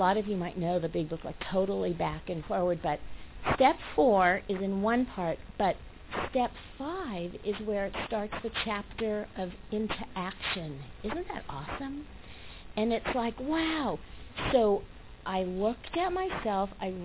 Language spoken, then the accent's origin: English; New York, United States; we went to New York and I'm from New York and there's, you know, all these people